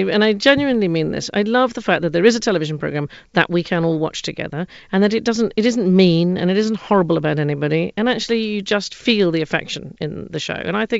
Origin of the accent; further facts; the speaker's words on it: United States; my father took us all over the place, and particularly when I grew up mostly in the United States.